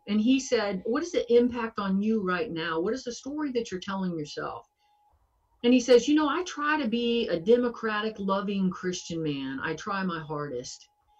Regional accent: Deep South, United States; you all know I'm from the Deep South, 8 generations there.

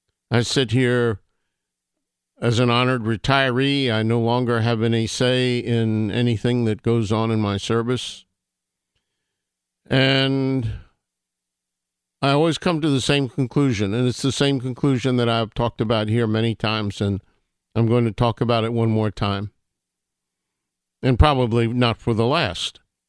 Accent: United States; All I'm going to say is that I am ashamed as an American.

